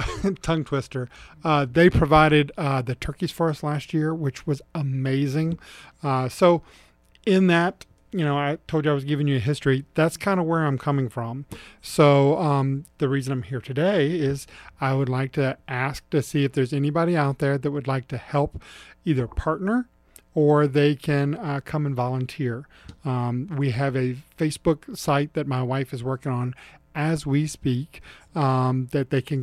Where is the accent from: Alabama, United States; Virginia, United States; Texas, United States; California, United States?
Virginia, United States; Richmond; moved away; So I've been here for 8 years. I came from Richmond, Virginia, and we moved here, and we love it.